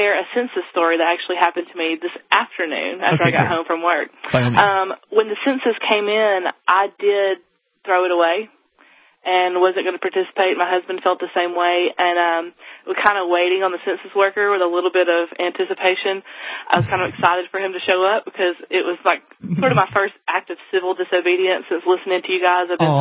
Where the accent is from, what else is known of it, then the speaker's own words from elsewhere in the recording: the South, United States; I tried to be polite because, you know, I'm from the South, so I was raised polite.